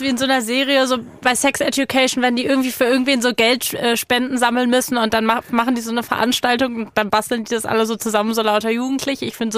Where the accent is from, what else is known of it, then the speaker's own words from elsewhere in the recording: Berlin, Germany; weil ich bin ja in Berlin aufgewachsen